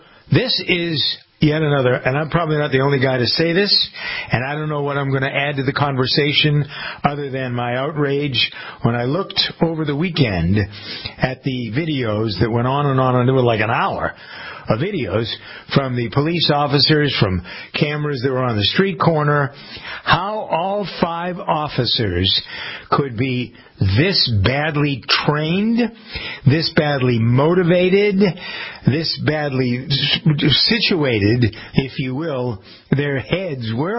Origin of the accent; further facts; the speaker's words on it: Framingham, Massachusetts, United States; I'm aware of some documents that have been found in my hometown of Framingham, Massachusetts.